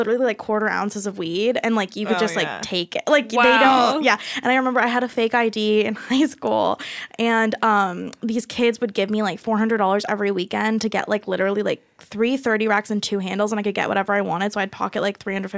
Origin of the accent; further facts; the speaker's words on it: Palo Alto, California, United States; And so I grew up in Palo Alto because he stayed there after he finished business school.